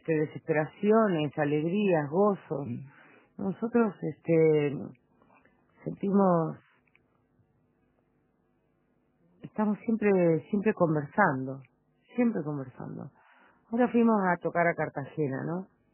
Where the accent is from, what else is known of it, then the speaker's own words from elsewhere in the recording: Rosario, Santa Fe, Argentina; Pienso yo, sea de Rosario, como también soy, o sea de Entre Ríos, digamos, porque son ciudades y pueblos que están a la vera de las lagunas, de los ríos, de los esteros.